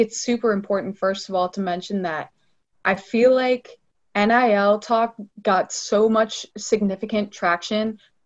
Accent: Midwest, United States; I mean, yeah, like I'm from the Midwest. I know we tend to be nice.

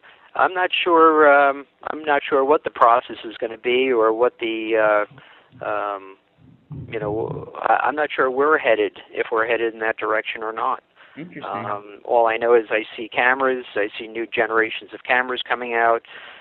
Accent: Long Island, New York, United States; I'm a Long Islander. I was brought up on Long Island

